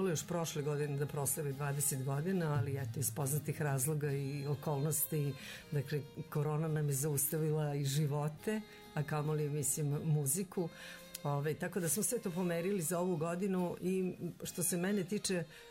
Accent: Niš, Nišava District, Serbia; redom Niš, moj rodni grad u Tvrđavi koji me je primio fantastično

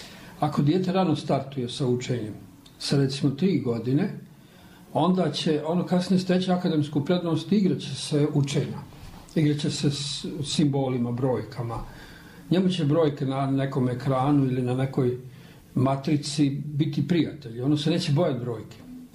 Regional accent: Bosnia & Herzegovina; onda smo ovdje na Balkanu, a posebno kod nas u Bosni, naslijedili jedan stereotip

